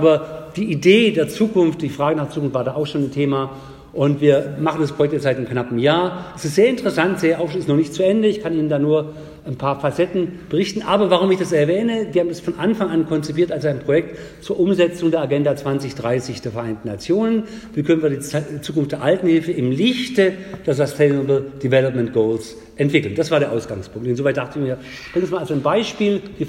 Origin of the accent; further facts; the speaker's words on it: Tübingen, Baden-Württemberg, Germany; also born or lived in Stuttgart; in den Tonfall wechseln, mit dem ich groß geworden bin in Tübingen und in Stuttgart, weil das ist eine etwas andere Sprache